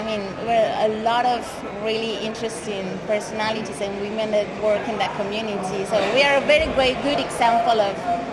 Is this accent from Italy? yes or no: yes; Italy; now in Barcelona, Spain; I'm from Italy, but I live in Spain, in Barcelona.